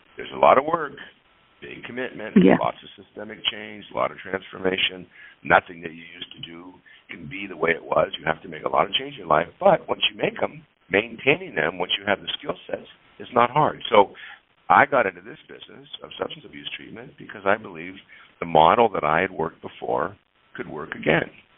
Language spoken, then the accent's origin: English; San Diego, California, United States; and I grew up in San Diego